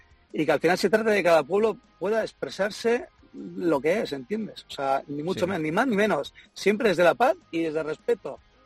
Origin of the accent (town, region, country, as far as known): Basque Country, Spain